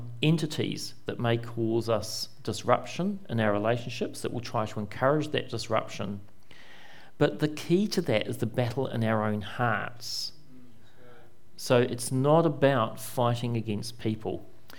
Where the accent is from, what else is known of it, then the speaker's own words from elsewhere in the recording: Wainuiomata, Wellington, New Zealand; I grew up in Wainuiomata. Martial. I was born here, lived here till 1980, and then moved into Wellington until 2014, when I came back to Wainuiomata Martial